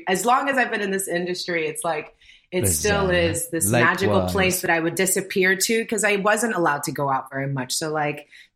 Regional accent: New York, United States; Like I grew up in New York, but I was like, and I was a latchkey kid, but I had to stay home.

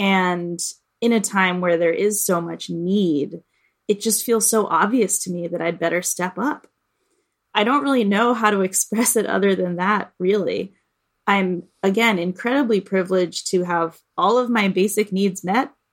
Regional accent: Boston, Massachusetts, United States; being here in Boston, in my hometown, it feels especially important for me to be engaged with folks who don't have access to the things that I had access to. I want the future of Boston to look really different from the Boston that I grew up in.

